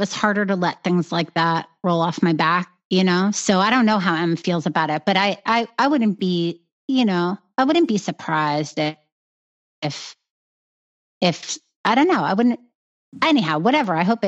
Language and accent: English; New York, United States; just because I'm from New York, I don't see why that band doesn't deserve my, like, telling listeners like, hey, check this out.